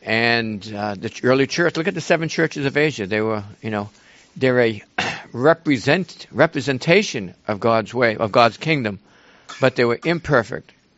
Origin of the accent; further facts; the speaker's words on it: Boston, Massachusetts, United States; I grew up in Boston. It was all I talk about all day long is sports, sports, sports.